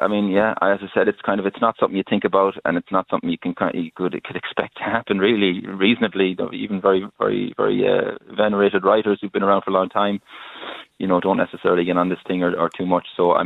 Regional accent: Connacht, Ireland; I'm from Mayo, the land of tortured poets.

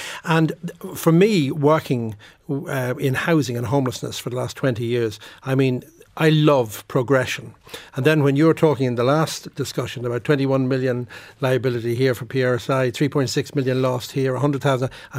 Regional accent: Naas, Kildare, Ireland; Even in my hometown of Naas, there's a lot of vacant properties over shops and that.

